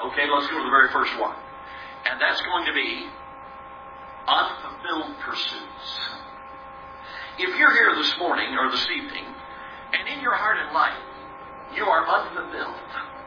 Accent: Chicago, Illinois, United States; I tell people, I was growing up, I grew up in Chicago.

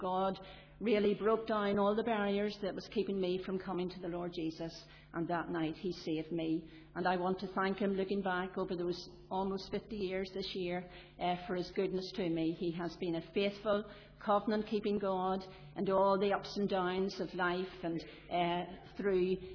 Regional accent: Belfast, Northern Ireland, United Kingdom; I'm sure as you know by my accent, you'll realise that I'm a city girl, born and bred in Belfast, over in the north of the city, and I come from a family of eight, five girls and three boys.

